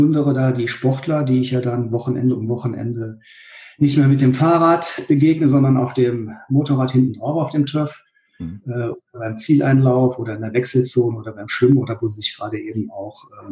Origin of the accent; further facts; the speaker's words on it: Germany; moved away as an adult; now in Schaffhausen, Switzerland; Ja, seit wann wohne ich in der Schweiz? Wie eben schon angemerkt, 2002 bin ich gezügelt aus Deutschland aus beruflichen Gründen nach Schaffhausen.